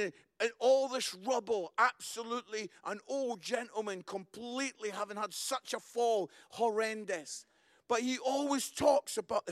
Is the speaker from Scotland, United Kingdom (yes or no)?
yes; Scotland, United Kingdom; I'm Scottish